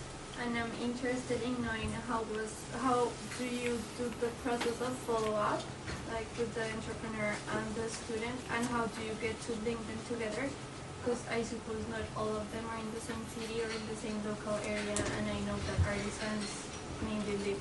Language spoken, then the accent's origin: English; Colombia; I am from Colombia